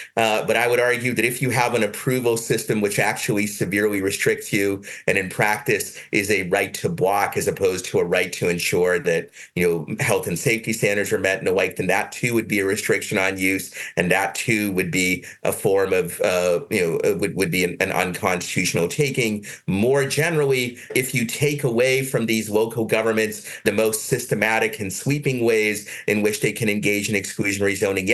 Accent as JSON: {"language": "English", "town": "Lexington", "region": "Massachusetts", "country": "United States", "tie": "born or raised there", "said": "I grew up in Lexington, which is right near Milton."}